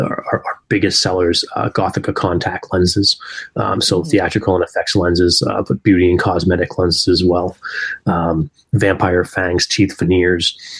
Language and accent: English; Salem, United States; So it was founded here in Salem, which is my hometown, back in 1993.